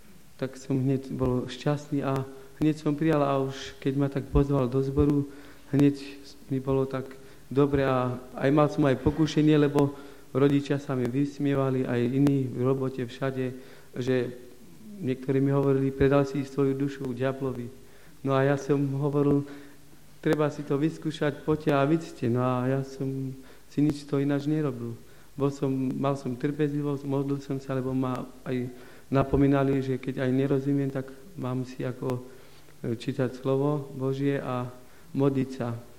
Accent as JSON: {"language": "Slovak", "town": "Smižany", "region": "Košice Region", "country": "Slovakia", "lives_now": "Banská Bystrica, Slovakia", "said": "žijem tu v Bystrici, som zo Smižian, ale tu bývam tak priechodne. Žijem tu v takej bunke, ktorá je na pracovisku"}